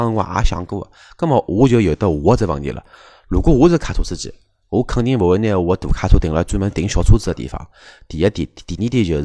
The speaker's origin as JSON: {"language": "Chinese", "country": "China", "said": "我只晓得我是中国人，我打110是没问题的。"}